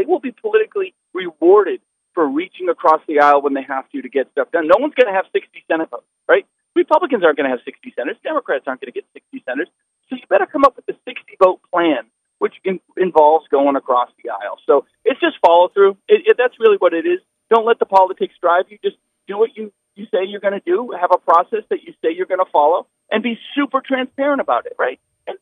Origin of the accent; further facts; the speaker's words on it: New Hampshire, United States; We're from New Hampshire. We all get it.